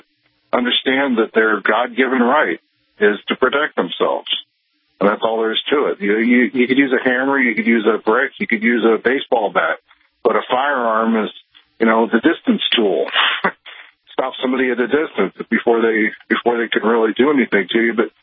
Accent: California, United States; now in Wyoming, United States; I mean, I'm from California. I left California for the right reasons, not to transplant it to Wyoming

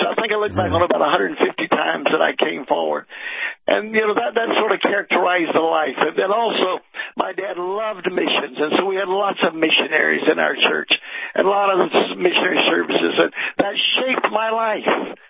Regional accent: Pensacola, Florida, United States; Well, I'm a preacher's kid. And, of course, you know, I grew up in Pensacola, Florida. My dad pastored all over the South.

